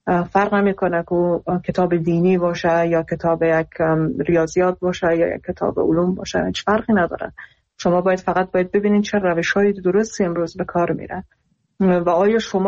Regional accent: Iran; خودم در ایران بزرگ شدم و اونجا درس خوندم

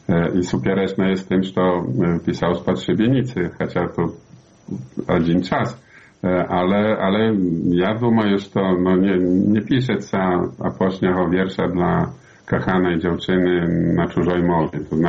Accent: Belarus; Ідею треба поширяти, а коли не поширяєш ідею ми білоруси, то значить, що нема того поширення.

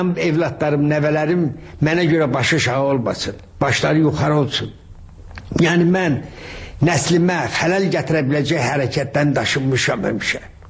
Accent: Shaki, Azerbaijan; born or raised there

